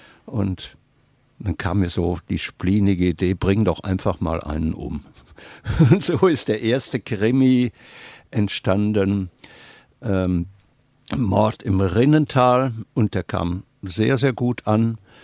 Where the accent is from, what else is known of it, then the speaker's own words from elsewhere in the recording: North Rhine-Westphalia, Germany; now in Engstingen, Germany; Ich komme aus Nordrhein-Westfalen und da sind keine großen Bindungen mehr da.